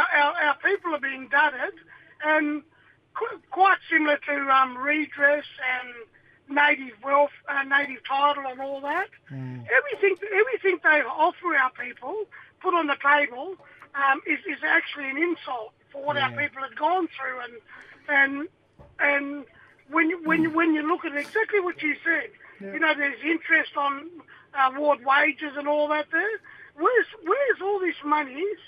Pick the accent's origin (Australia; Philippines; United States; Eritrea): Australia; Western Australia; I'm a Minang Willaman Noongar man from the southwest of WA, down Albany Way.